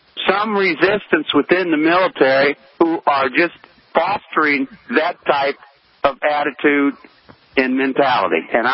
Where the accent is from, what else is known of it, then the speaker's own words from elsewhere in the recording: California, United States; I grew up in Bay Area, so I'm a Frisco fan.